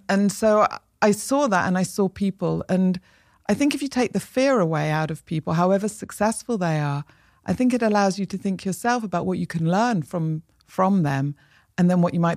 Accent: Manchester, North West England, United Kingdom; Yeah, So I grew up in Manchester.

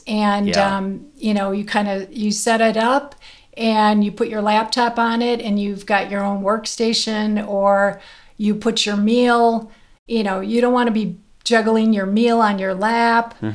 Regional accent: Chicago, Illinois, United States; I'm from Chicago, Illinois.

